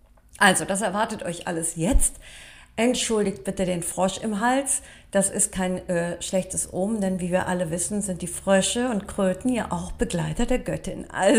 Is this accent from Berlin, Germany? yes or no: no; Cologne, North Rhine-Westphalia, Germany; Ich komme ja aus Köln